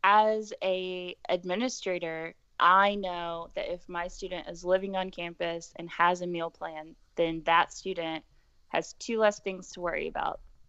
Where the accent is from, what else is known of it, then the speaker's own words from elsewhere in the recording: Tennessee, United States; So, like I mentioned earlier, I grew up in West Tennessee, and I'm a first-generation college student